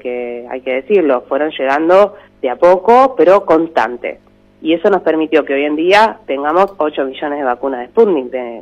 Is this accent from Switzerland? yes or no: no; Argentina